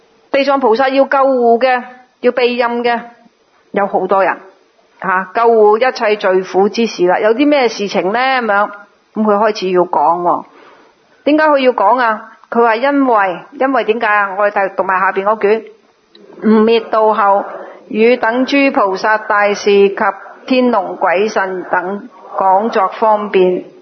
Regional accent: Guangdong, China; accent: Cantonese; 我们广东话叫做要死啦。

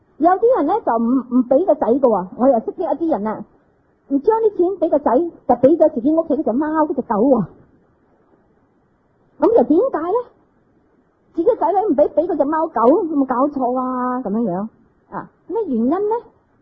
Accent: Singapore; now in Hong Kong; 因为我从新加坡嚟到呢度呢个行为

